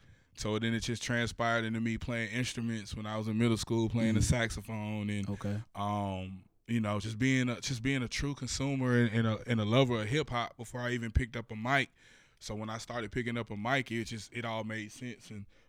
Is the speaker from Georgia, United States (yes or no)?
yes; Atlanta, Georgia, United States; I am an artist from South Atlanta, Clayton County to be exact.